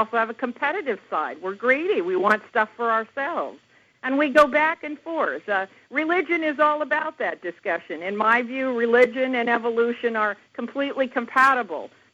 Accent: Japan; also born or lived in Laos / Thailand / Cambodia; now in United States; So I grew up in Japan, and from there I lived in Laos and Thailand and Cambodia, and then came here to the United States to attend college.

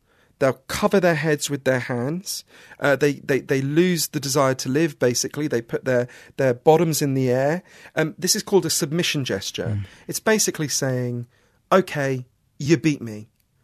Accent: London, United Kingdom; like you say, I'm a city boy. I grew up in London.

